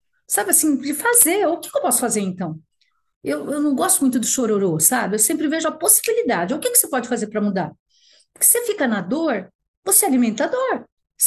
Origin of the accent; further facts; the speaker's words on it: São Paulo, Brazil; Como eu sou da Zona Norte, nasci na Zona Norte, eu morava ali perto do Carandiru.